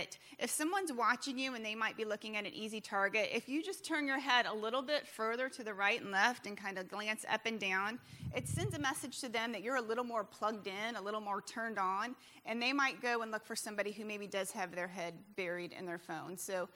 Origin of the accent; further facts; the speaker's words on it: Midwest, United States; and I'm from the Midwest, so I'm fairly personable and I'll talk to anyone